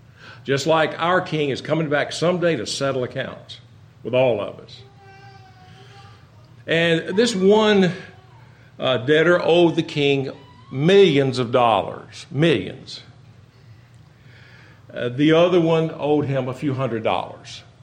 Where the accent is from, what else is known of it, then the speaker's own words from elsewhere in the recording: Kentucky, United States; I'm from Kentucky, so I you know, me talking Greek, you may think I'm talking Greek already.